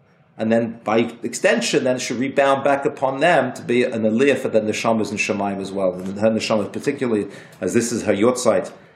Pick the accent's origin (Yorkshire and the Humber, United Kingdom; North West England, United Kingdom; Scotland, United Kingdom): North West England, United Kingdom; Liverpool; Growing up in Liverpool, living in Liverpool